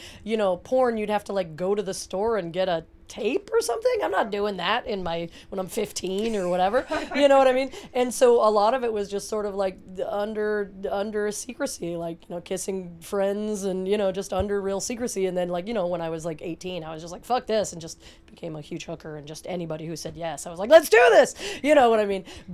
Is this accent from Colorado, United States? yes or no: yes; Denver, Colorado, United States; also born or lived in Pittsburgh / Jersey Shore; I was born in Pittsburgh, and they moved to Denver, Colorado when I was two, and so I spent the school year in Denver and the whole summer on the Jersey Shore.